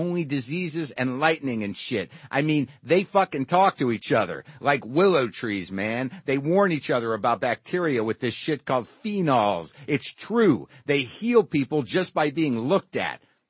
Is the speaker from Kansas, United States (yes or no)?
no; New Mexico, United States; born there; moved away as an adult; also born or lived in Boston; now in Springfield, United States; I was born in New Mexico and moved to Boston when I was 25, not for comedy, but for a girl.